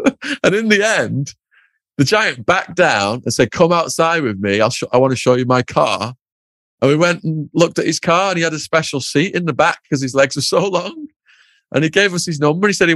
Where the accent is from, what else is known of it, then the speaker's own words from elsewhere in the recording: England, United Kingdom; you know, we're from England. We don't have guns.